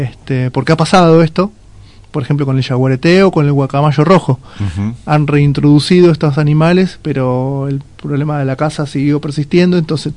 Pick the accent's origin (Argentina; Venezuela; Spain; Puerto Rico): Argentina; yo estoy viendo que como argentinos somos bastante complicados con el tema cartelería